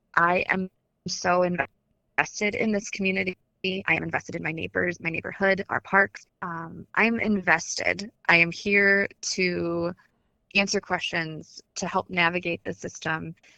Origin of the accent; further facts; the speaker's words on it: Ohio, United States; now in Cuyahoga Falls, United States; I have lived in, I'm not born in Cuyahoga Falls. I grew up in Geauga County. I chose Cuyahoga Falls to be my home.